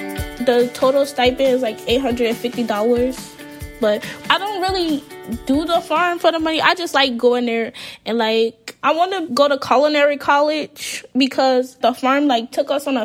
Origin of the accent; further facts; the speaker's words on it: Chicago, Illinois, United States; I'm 17. I'm a junior in high school, and I'm from Chicago.